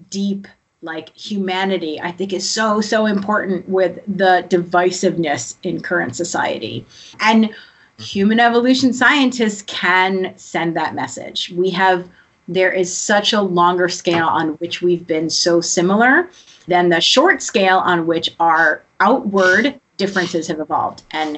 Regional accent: New York, United States; because it's the closest bridge to where I grew up in New York

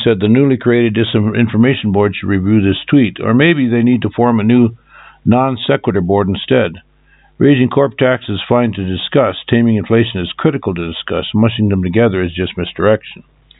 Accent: Japan; when I was a child, I grew up in Japan, post-war Japan.

